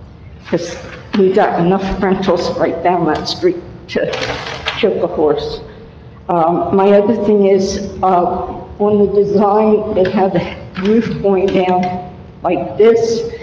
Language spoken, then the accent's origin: English; Atlantic City, New Jersey, United States; I've been in the house since about 5 days after I was born in Atlantic City. But I was out for about 15 years, but my mother was in the house.